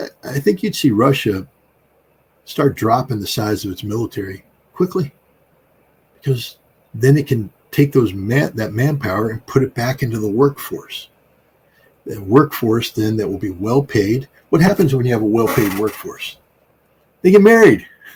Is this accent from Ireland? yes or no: no; Germany; now in United States; I lived in Europe. I grew up in Europe. I grew up in Germany.